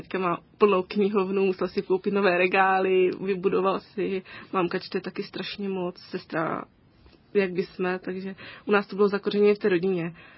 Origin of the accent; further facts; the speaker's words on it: Černotín, Olomouc Region, Czechia; tak jsem vlastně přišla pozici knihovnice u nás v Černotíně.